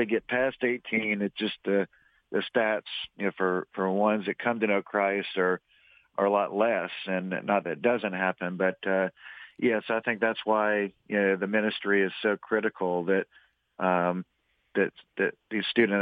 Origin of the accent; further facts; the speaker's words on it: Orlando, Florida, United States; I'm actually from Orlando. Just not a lot of us.